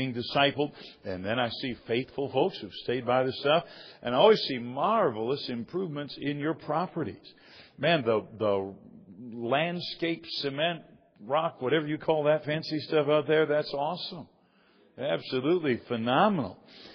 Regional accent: Michigan, United States; also born or lived in South Carolina; I was born in South Carolina, but I was sentenced to the state of Michigan as a young man

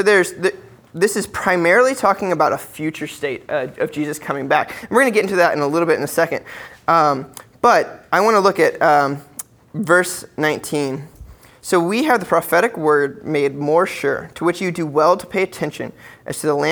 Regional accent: Columbus, Ohio, United States; And when I was 7 months old, we moved back to the States, and I grew up in Columbus, Ohio.

